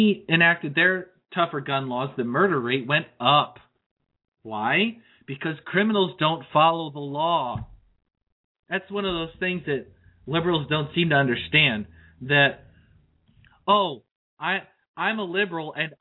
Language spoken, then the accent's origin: English; New Jersey, United States; moved away as an adult; now in Virginia, United States; I live in Virginia. Now, I will admit I'm from New Jersey, but I developed some good sense and moved out of there as soon as I could. I haven't been back since.